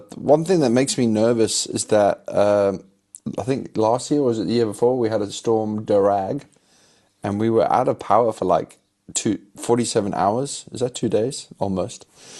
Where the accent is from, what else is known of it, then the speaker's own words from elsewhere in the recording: South Africa; as a South African, if I'm actually used to the power to go out